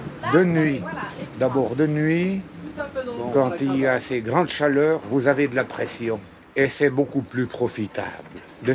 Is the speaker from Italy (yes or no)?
no; Lausanne, Vaud, Switzerland; born there; Je n'ai jamais habité Adelboden, moi je suis né à Lausanne. Le 16 juillet 1943... C'est mon grand-père qui est venu s'établir dans le canton de Vaud.